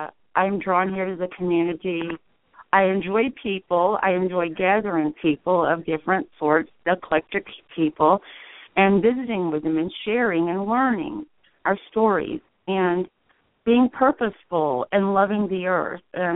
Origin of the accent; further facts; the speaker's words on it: Virginia, United States; now in Montana, United States; I am originally from Virginia, and I've been enjoying the wonderful experience of Montana for 3 years now.